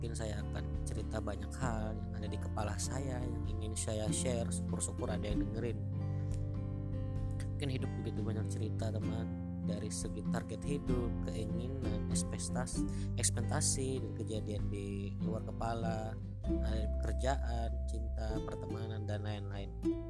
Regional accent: Banjarmasin, South Kalimantan, Indonesia; usia 26 tahun, salah satu karyawan swasta di daerah saya. Saya berasal dari Banjarmasin, Kalimantan Selatan.

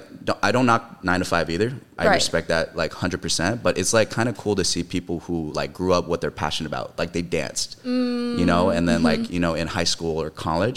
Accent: California, United States; because I mean I'm from the Bay, so like, you know.

